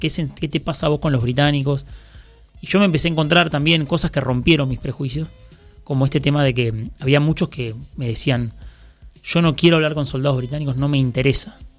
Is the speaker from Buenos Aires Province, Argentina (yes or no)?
yes; Vicente López, Buenos Aires Province, Argentina; Voy a los de mi barrio.